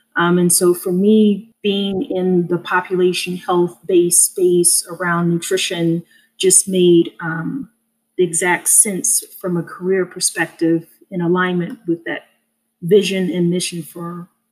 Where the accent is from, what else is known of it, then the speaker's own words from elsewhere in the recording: Oklahoma, United States; early on as a kid growing up in Oklahoma